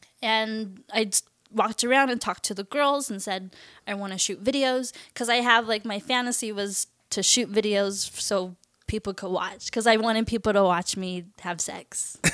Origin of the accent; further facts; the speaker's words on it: Fullerton, California, United States; now in Santa Monica, United States; I'm from Fullerton, Orange County. Right now I live in Santa Monica. I love it.